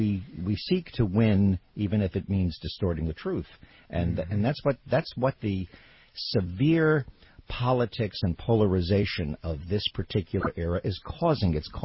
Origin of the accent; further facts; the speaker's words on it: New York, United States; I grew up in New York listening to WINS, the top 40 station, with Alan Freed playing people like